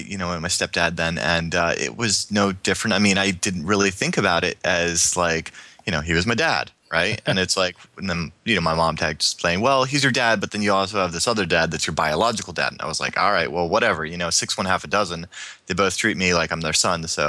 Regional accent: Virginia, United States; also born or lived in Florida; now in San Francisco, United States; Yeah, well, for the most part, I grew up in Virginia. I mean, I was born in Florida, but I spent, you know, most of my years from, like, second grade on in Virginia up until just recently moving out to the SF Bay Area.

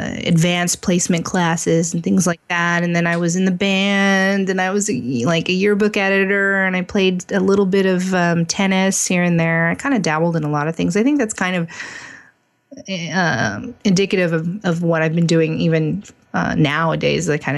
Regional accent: Ontario, California, United States; also born or lived in Los Angeles; Oh, I was born in Los Angeles, but I lived in Ontario.

